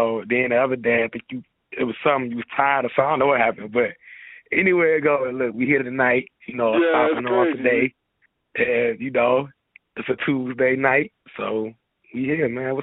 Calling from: Detroit, Michigan, United States; Look, I'm calling in from Detroit, Michigan, you understand what I'm saying?

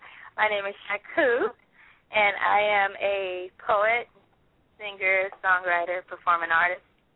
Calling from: Pompano Beach, Florida, United States; But I am calling in from Florida, the Sunshine State, Pompano Beach.

